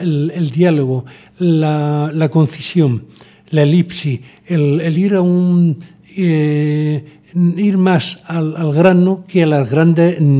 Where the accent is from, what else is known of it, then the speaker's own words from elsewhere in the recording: La Rambla, Andalusia, Spain; moved away as an adult; now in Madrid, Spain; unos escenarios naturales en la Rambla, en mi pueblo, en Córdoba